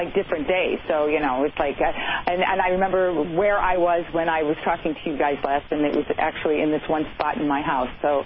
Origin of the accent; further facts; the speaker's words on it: Chicago, Illinois, United States; because I'm a Crest girl from way back growing up in Chicago